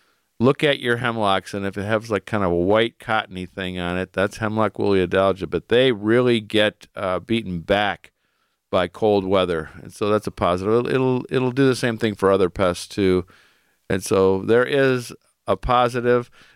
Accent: Cleveland, Ohio, United States; moved away; You know, growing up in Cleveland, we had real winters. Moved here 20-some years ago.

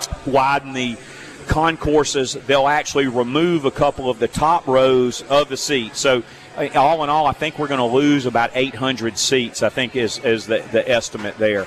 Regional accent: Hattiesburg, Mississippi, United States; born or raised there

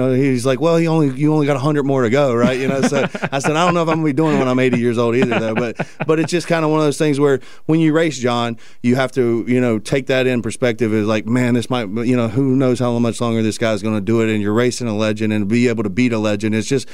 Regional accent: Virginia, United States; know, everybody's Virginia Tech Hokies back home. We all bleed maroon back there, man. And, you know, I'm 10 minutes from Tech.

